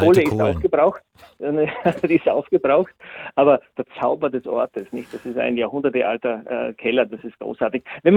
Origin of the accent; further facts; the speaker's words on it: Styria, Austria; now in Prague, Czechia; Ich bin aus der Steiermark nach Prag zugewandert.